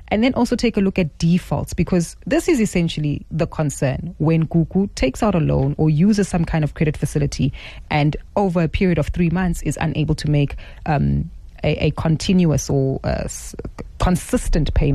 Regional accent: South Africa; protect us as South African consumers, especially if we find that we are being allowed to take loans that we actually can't afford. So Talk to us about this, especially when it comes to understanding our credit rights as South Africans.

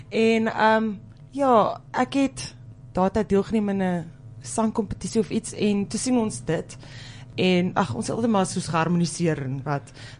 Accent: Paarl, Western Cape, South Africa; born there; now in Somerset West, South Africa; Ja, ons is gebore in die Parel en ons woon al die afgelope julle paar rukkie in Somerset West. So ons is maar Bolanders.

